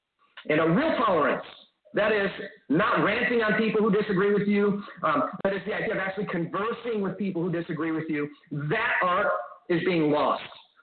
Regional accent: United States; And not only as a Christian, but as an American, I stand for a society

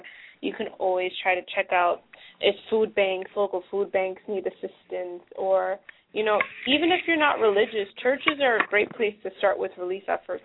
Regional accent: New York, United States; I feel like with Hurricane Sandy, as a New Yorker, I can honestly say that, heck yeah, a lot of us forgot about it.

